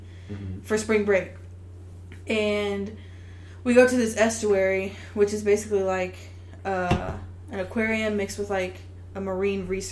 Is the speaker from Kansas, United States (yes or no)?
yes; Coffeyville, Kansas, United States; "Where are you guys from?" And we said, "Oh, Kansas." And she was like, "Oh, I'm from Kansas."